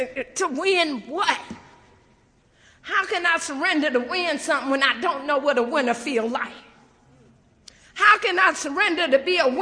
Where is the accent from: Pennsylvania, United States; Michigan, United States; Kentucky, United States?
Michigan, United States; Ypsilanti; You know, I grew up in Michigan, in a little hick town, Ypsilanti. And like on every last corner is projects.